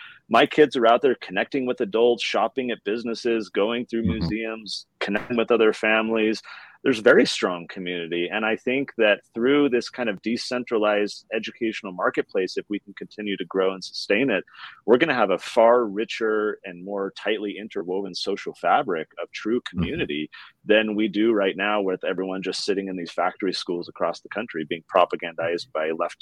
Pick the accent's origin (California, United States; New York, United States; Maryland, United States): California, United States; San Diego; I grew up in San Diego, and I went to the high school